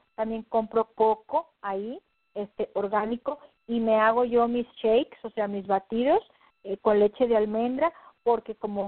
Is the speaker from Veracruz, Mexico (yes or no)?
no; Monterrey, Nuevo León, Mexico; si soy de Monterrey, pues se me antoja de repente que comer un cabrito